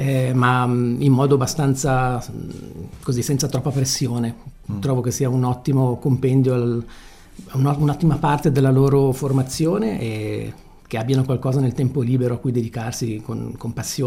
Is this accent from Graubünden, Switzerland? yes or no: no; Ticino, Switzerland; moved away as an adult; Ho studiato anche in America, ho studiato a Basilea e sono partito dal Ticino tanti anni fa, proprio dopo la maturità liceale.